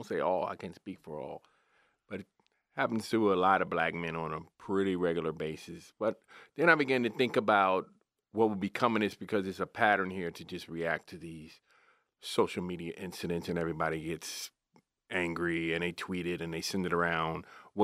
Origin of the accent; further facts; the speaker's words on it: Washington, District of Columbia, United States; I grew up in Washington, D.C., and outside of it is a county called PG County